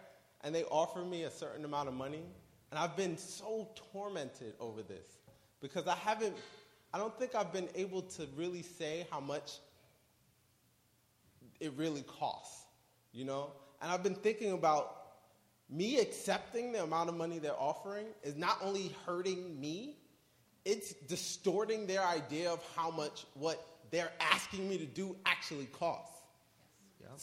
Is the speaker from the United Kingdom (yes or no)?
no; Queens, New York, United States; So I'm a native New Yorker. I'm from Queens.